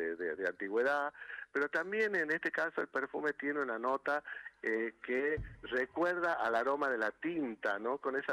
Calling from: Tafí Viejo, Tucumán, Argentina; No, estoy en Tafí Viejo, en Tucumán.

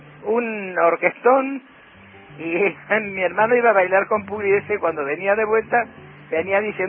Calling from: Don Torcuato, Buenos Aires Province, Argentina; de Don Torcuato, perdón.

